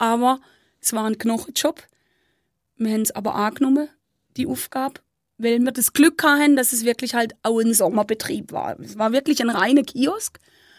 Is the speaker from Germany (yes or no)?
yes; Baden-Württemberg, Germany; ich bin Süddeutsche, nicht gebürtig von hier vom Bodensee. Mhm. Komme eigentlich aus der Nähe von Fribourg.